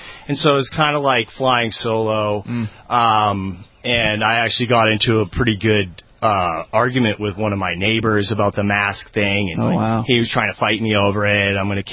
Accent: Nashua, New Hampshire, United States; now in Manchester, United States; I'm a New Hampshire native. I was born and raised in Nashua. I live in Manchester now.

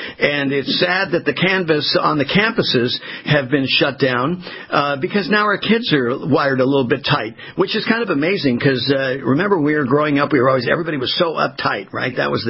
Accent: Port Hueneme, California, United States; I grew up on the coast in Port Hueneme, California, small little community in Ventura County

